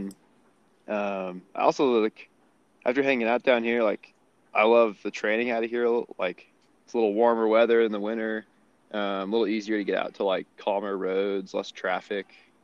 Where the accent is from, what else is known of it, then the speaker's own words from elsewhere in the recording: Park City, Utah, United States; So now I'm living in Heber City, Utah. I grew up in Park City, which is just like 20 minutes away up on kind of the other side of the hill.